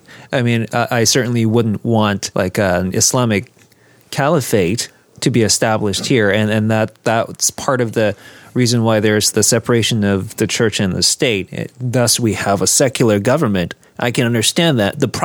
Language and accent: English; Canada; this is one of the reasons why I really appreciate, as a Canadian, the U.S. Constitution.